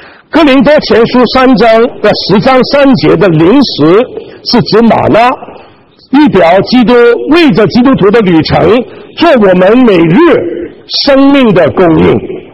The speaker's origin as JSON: {"language": "Chinese", "region": "Guangdong", "country": "China", "said": "我们广东人呢一周一天呢啊七顿啊七餐啊，大吃小吃啊。"}